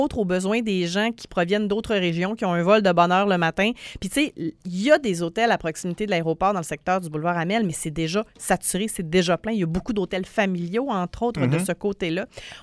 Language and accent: French; Quebec, Canada; On vient du Saguenay, là.